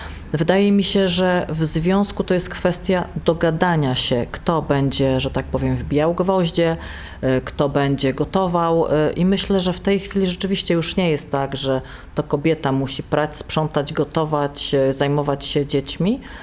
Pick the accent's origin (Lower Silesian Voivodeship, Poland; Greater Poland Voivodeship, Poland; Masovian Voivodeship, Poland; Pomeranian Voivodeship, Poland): Pomeranian Voivodeship, Poland; Gdynia; A to głównie dlatego, że pochodzę z Trójmiasta. Pochodzę z Gdyni i gdzieś tam to Trójmiasto, szczególnie Gdynia, cały czas płyną w mojej krwi.